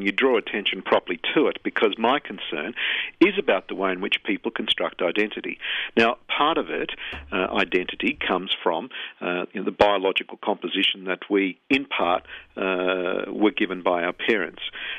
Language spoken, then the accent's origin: English; Wollongong, New South Wales, Australia; also born or lived in Sydney; I was then bundled up from the hospital where I was born in Sydney, in Stanmore, and taken to Wollongong where I was raised.